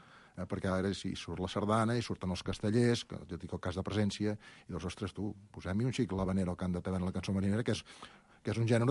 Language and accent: Catalan; Catalonia, Spain; Els que venim de l'Empordà cap aquí